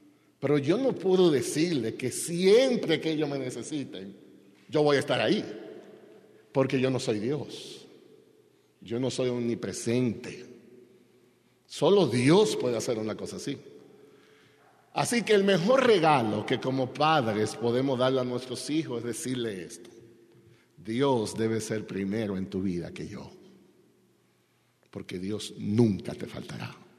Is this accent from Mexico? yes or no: no; Dominican Republic; Yo recuerdo siendo pequeño, yo soy de la República Dominicana